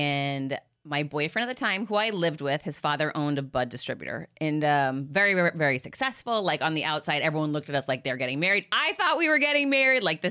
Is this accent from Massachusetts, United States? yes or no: yes; Boston, Massachusetts, United States; Like, I grew up in outside of Boston in this, you know, big city that everyone was friends forever.